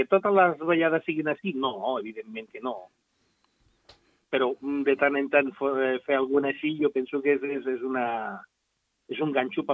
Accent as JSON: {"language": "Catalan", "town": "Badia del Vallès", "region": "Catalonia", "country": "Spain", "said": "jo el conec perquè jo sóc de Badia, la seu social és casa meva, de fet."}